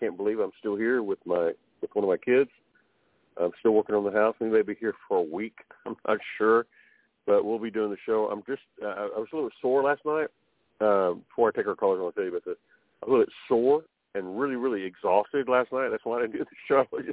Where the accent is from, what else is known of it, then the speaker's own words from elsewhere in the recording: United States; If I prophesy against the United States of America, for whatever reason, just believe me, I'm an American. I'm a patriot second.